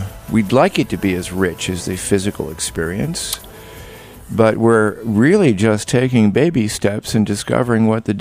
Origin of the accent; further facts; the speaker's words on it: New Jersey, United States; I mean, I grew up in Jersey and I used to be a surfer guy.